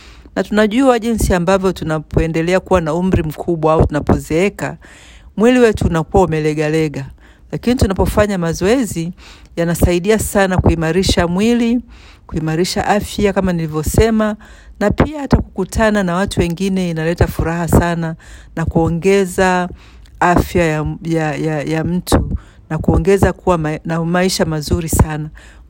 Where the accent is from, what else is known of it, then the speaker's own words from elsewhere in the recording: Tanzania; now in Australia; naishi hapa Australia ya Kusini. Ninatoka Tanzania